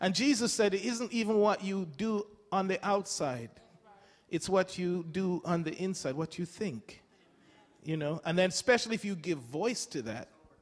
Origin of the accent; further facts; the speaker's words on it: Jamaica; born there; where I was born in Jamaica, where my dad was sent to pastor